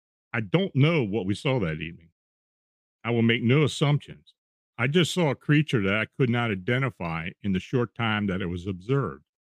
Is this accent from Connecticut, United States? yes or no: no; New Jersey, United States; often out in the pines, paintballing, riding dirt bikes, exploring old abandoned houses and mudding. We grew up in the Jersey Devil lore very present in our life.